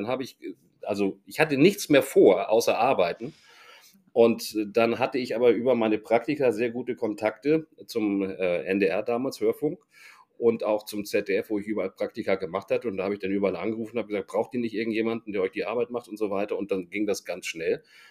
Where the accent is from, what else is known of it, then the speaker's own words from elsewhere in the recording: Hamburg, Germany; also born or lived in Munich; Und wir sind aber schon als Kinder dann relativ früh mit meinem Vater und meiner Mutter nach Hamburg gezogen. Also ich fühle mich eigentlich eher als Hamburger.